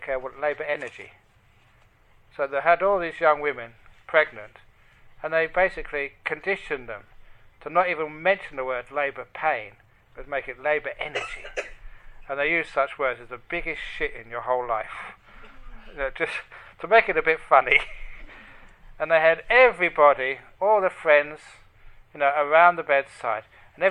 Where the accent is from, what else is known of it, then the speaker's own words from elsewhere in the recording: London, United Kingdom; Growing up in London, again, poor area of London